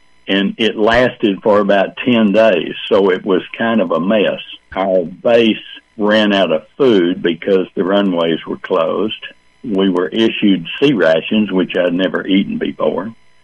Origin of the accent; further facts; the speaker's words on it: Dallas, Texas, United States; I'm a native-born Texan. I grew up in the Dallas area.